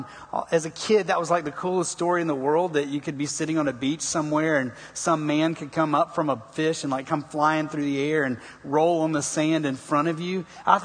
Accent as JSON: {"language": "English", "town": "Savannah", "region": "Georgia", "country": "United States", "tie": "born or raised there", "said": "And I grew up in Savannah, Georgia, and so there's two military bases that are right there"}